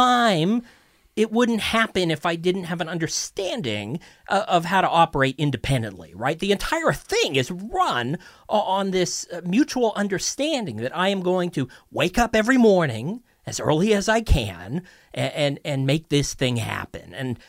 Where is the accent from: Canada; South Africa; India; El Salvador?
Canada; Toronto, Ontario; Well, being born and raised in Toronto, especially through the 80s, 90s, turn of the millennium